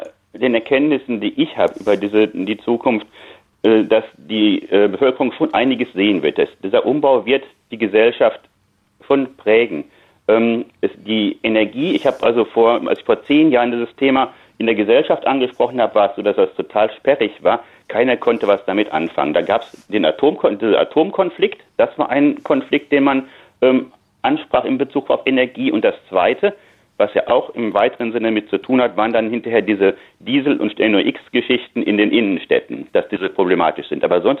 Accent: North Rhine-Westphalia, Germany; Ich sehe ein bisschen, ich komme aus dem Ruhrgebiet und sehe diesen Wandel

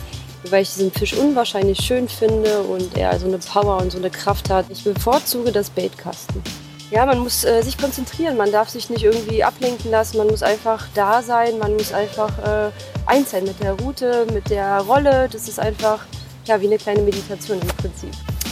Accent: Berlin, Germany; Ich komme aus Berlin und bin 39 Jahre jung.

